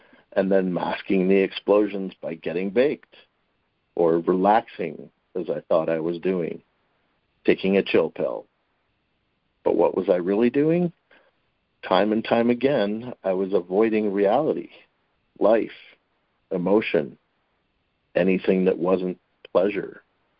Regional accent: North Vancouver, British Columbia, Canada; Hi, friends. … from North Vancouver, BC, and I'm a marijuana addict who's in recovery

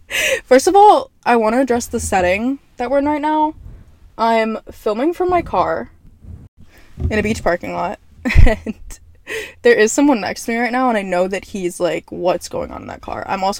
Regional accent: New Jersey, United States; I'm from New Jersey. In case you can't tell, I know that I look like I'm from New Jersey.

